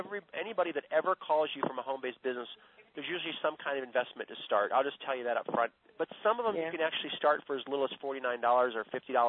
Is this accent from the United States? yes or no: yes; Cleveland, Ohio, United States; I'm from Ohio. Cleveland, Ohio is where I was born.